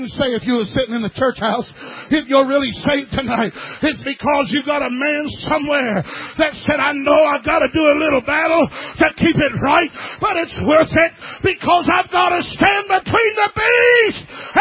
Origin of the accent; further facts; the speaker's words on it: Indiana, United States; now in Texas, United States; Now, I'm from Texas now. Originally from Indiana